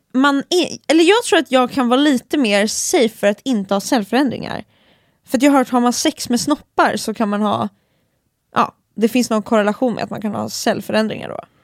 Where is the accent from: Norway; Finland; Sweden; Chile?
Finland; Tänk på att jag är finsk.